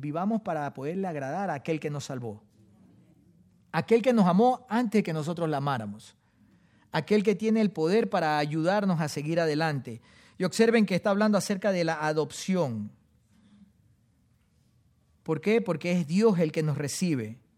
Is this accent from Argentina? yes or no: no; Guayaquil, Guayas, Ecuador; Y son apellidos conocidos en el Ecuador, sobre todo en Guayaquil, de donde yo soy.